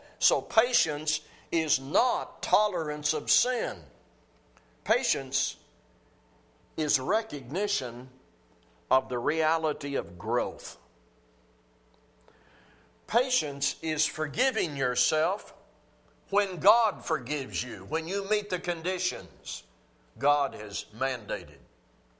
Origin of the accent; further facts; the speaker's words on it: Arkansas, United States; We have an expression back where I was raised in Arkansas, and you probably have it here in Texas